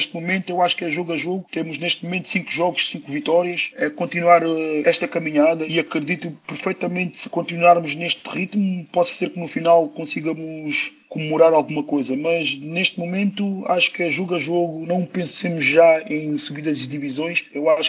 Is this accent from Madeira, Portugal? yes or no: no; Lisbon, Portugal; born there; Eu nasci em Lisboa, Lisboa foi uma terra que me acolheu bastante bem